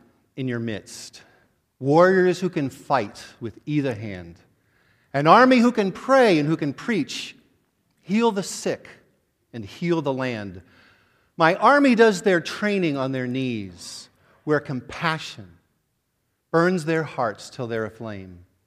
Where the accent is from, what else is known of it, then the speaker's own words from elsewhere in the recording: Sewickley, Pennsylvania, United States; My wife Sue and I grew up in Swickley, and no, not that part of Swickley, she was more from the sticks